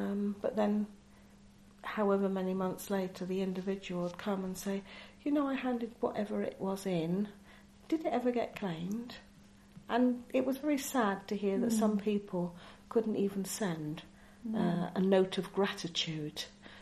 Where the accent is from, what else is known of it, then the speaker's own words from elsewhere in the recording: Chippenham, South West England, United Kingdom; born there; I was born in Downing Street in Chippenham, Wiltshire, on the 9th of August 1958. I was actually born at home.